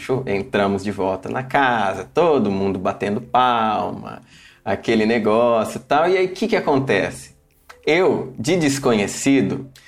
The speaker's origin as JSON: {"language": "Portuguese", "town": "Marília", "region": "São Paulo", "country": "Brazil", "said": "eu sou do interior de São Paulo. Sou de uma cidade chamada Marília e tem 200 mil habitantes. Hoje um pouco maior."}